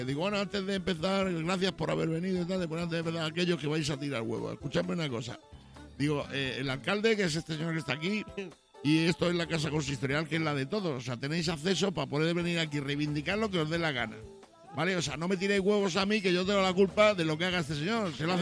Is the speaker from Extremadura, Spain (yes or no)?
yes; Badajoz, Extremadura, Spain; Pero claro, yo soy muy bruto, yo soy de Badajoz, tío.